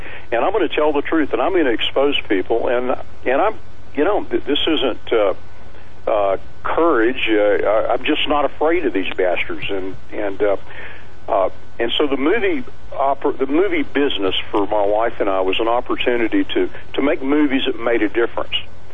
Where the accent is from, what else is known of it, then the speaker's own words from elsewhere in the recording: Texas, United States; As a Texan, you know, we tend to be independent. We tend to be self-sufficient.